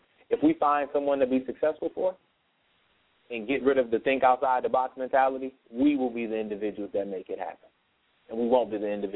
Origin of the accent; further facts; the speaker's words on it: Flint, Michigan, United States; I'm from Flint, you know, Flint, Michigan, where, as you stated earlier, I mean, you're familiar with the area, but I mean, most dangerous city, top five.